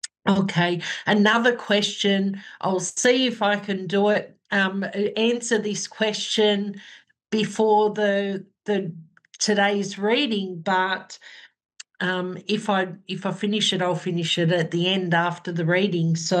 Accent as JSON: {"language": "English", "region": "Outback", "country": "Australia", "said": "I'm the medium from Outback Australia."}